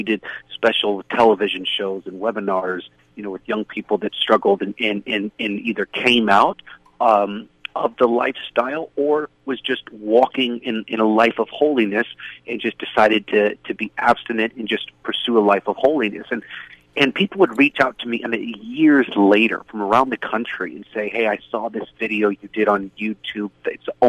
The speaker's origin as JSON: {"language": "English", "town": "Seattle", "region": "Washington", "country": "United States", "tie": "born or raised there", "said": "You know, I grew up in Seattle. I was a pastor's kid"}